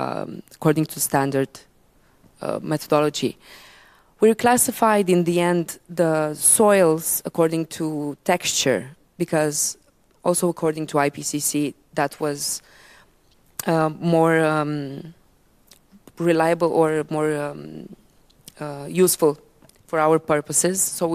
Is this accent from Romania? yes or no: yes; Romania; English is a second language; now in Ireland; I'm very happy to have the chance to present this back to my home country. I'm Romanian